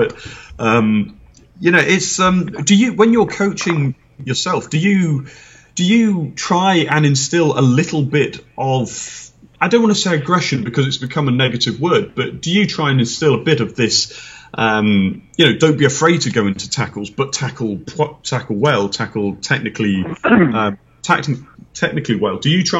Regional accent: England, United Kingdom; I grew up in England

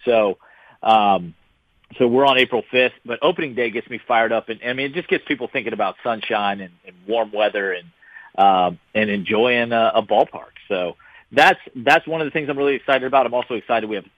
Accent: Lexington, Kentucky, United States; So I grew up in Lexington, Kentucky, but spent the last 3 years as the general manager for the Gwinnett Stripers, the AAA affiliate of the Braves just outside Atlanta.

